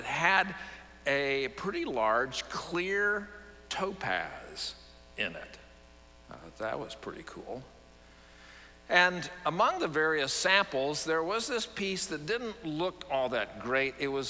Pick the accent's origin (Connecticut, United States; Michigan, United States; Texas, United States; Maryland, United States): Texas, United States; San Antonio; When I was growing up in San Antonio, I developed an interest in collecting stones and rocks as a kid.